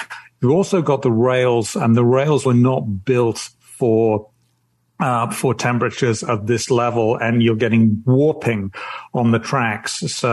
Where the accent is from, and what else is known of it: United Kingdom